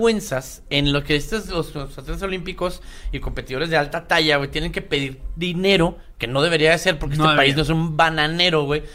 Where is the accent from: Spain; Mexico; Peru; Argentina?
Mexico; como mexicanos nos echamos la mano y se los prestan